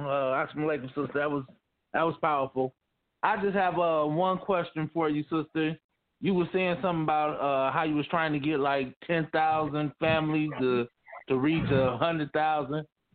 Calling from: Peoria, Illinois, United States; from Peoria, Illinois.

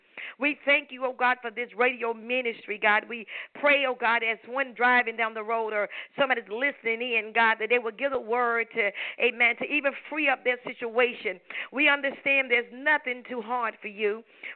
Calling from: Bainbridge, Georgia, United States; I'm calling from Bainbridge, Georgia.

